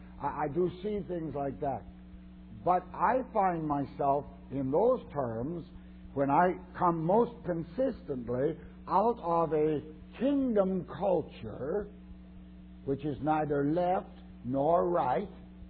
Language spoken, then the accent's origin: English; Canada; now in United States; Well, I'm a Canadian. I live in the States.